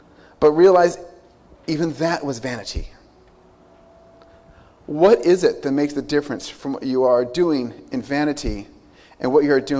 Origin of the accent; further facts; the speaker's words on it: San Diego, California, United States; also born or lived in Phoenix; I am originally from the West Coast. I was born and raised in San Diego, and I spent my teen years in Phoenix before I joined the Air Force and traveling the world until we were assigned here.